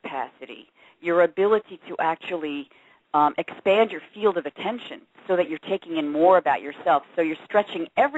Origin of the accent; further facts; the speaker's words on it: New Jersey, United States; accent: New Jersey; Originally? Well, I guess you could say New Jersey, if you hadn't figured it out from the accent yet.